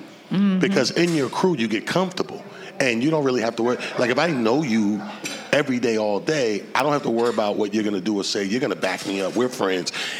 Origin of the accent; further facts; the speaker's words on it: Mount Vernon, New York, United States; No, I'm born and raised in Mount Vernon.